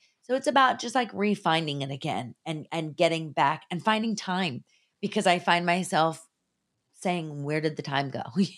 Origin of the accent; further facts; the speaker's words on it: California, United States; You know, I grew up in the Bay Area and both of my parents were in computer technology.